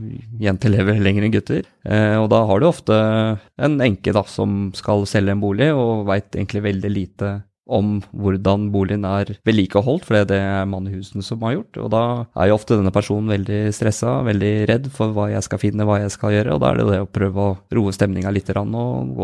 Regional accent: Spydeberg, Viken, Norway; Jeg vokste opp I Mørk I Spydberg.

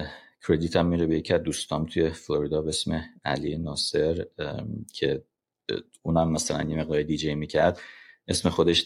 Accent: Iran; Persian is a second language; و من با اون انگلیسی دست با شکسته میگفتم مثلا ایران و اینا.

